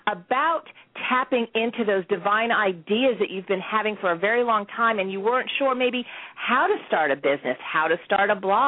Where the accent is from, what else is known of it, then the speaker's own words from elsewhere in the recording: the South, United States; now in New York City, United States; I grew up in the South, but I have called New York City my home. It'll be 17 years the end of January.